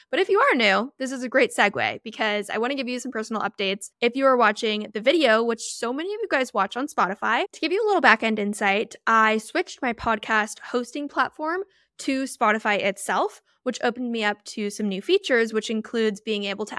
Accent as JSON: {"language": "English", "town": "Orlando", "region": "Florida", "country": "United States", "tie": "born or raised there", "said": "And I will be in my hometown of Orlando, Florida."}